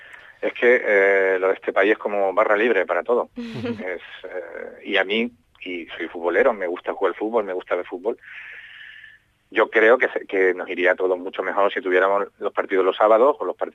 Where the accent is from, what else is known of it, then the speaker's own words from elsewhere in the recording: Andalusia, Spain; Yo que, vamos, he vuelto a Sevilla, soy andaluz